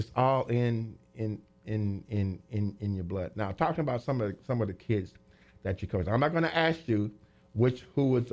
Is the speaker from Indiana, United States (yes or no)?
yes; Terre Haute, Indiana, United States; That was the only time I didn't like being from Terre Haute. That's my hometown.